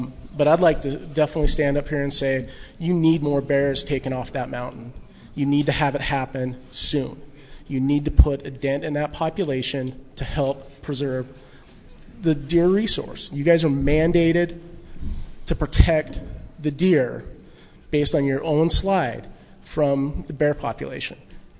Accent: Moab, Utah, United States; I'm from Moab.

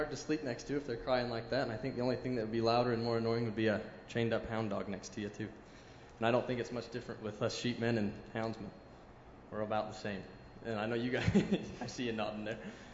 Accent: Tremont, United States; I'm here from Tremont.

